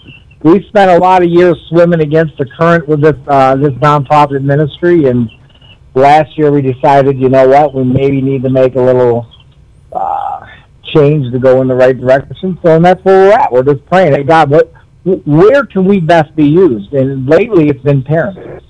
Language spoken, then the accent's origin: English; Detroit, Michigan, United States; I'm a rock and roller by trait growing up in Detroit